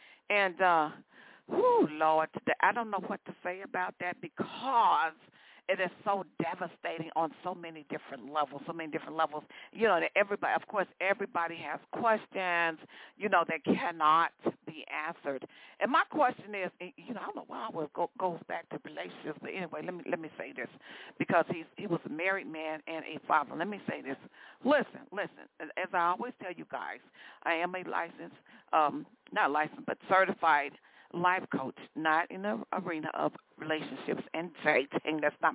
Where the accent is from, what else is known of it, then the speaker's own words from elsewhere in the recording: Chicago, Illinois, United States; Now I was born and raised in Chicago